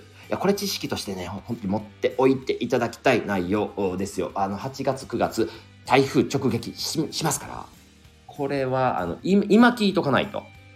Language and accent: Japanese; Kyoto, Japan; まあ、京都人ですからね